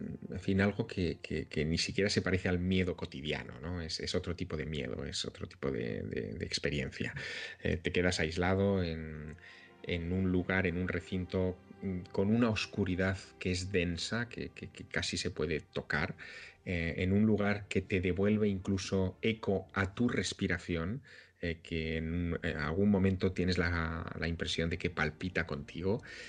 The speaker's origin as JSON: {"language": "Spanish", "town": "Teruel", "region": "Aragon", "country": "Spain", "tie": "born or raised there", "said": "Yo empecé a participar los sábados por la mañana en un programa infantil en mi ciudad natal, en Teruel"}